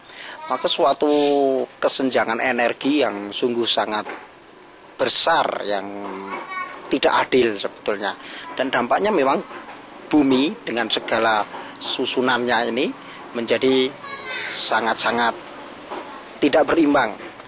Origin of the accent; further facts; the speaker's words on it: Java, Indonesia; saya misalkan budaya Jawa yang saya sendiri orang Jawa.